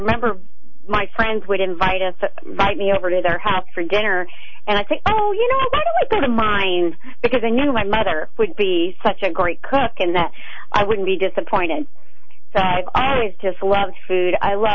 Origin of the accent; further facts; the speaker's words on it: Georgia, United States; I am originally from Georgia. I'm a Southern Belle, and I grew up in a family of eaters and a family of cooks.